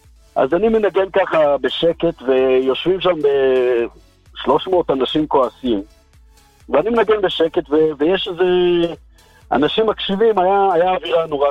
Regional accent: Jerusalem, Jerusalem District, Israel; אני ירושלמי, אני מכיר שלג הרי

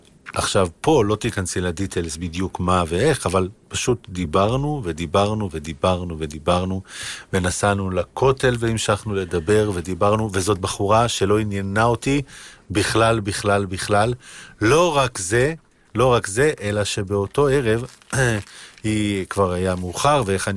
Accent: Jerusalem, Jerusalem District, Israel; born or raised there

